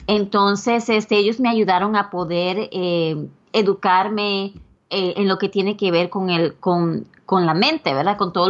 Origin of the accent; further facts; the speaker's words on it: Puerto Rico; now in United States; cuando me mudé de Puerto Rico para aquí, para los Estados Unidos.